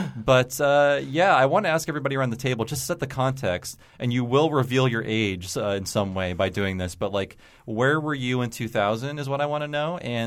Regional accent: Youngstown, Ohio, United States; Yeah, I come from Youngstown. It's worse.

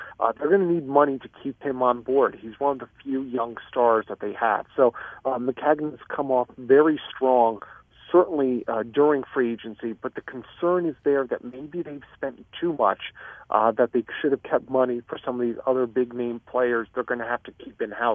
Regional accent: Pennsylvania, United States; born there; because I was born in outside of Philadelphia. And as a Phillies fan, I am not looking forward to this summer.

